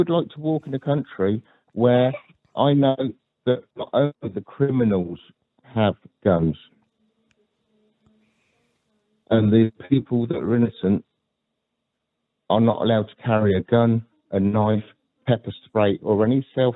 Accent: United Kingdom; I'm a Brit.

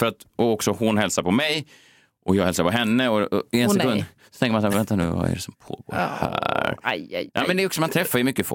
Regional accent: Sweden; Nej, man står ju som en svensk fåne och bara, jag trodde vi var kompisar.

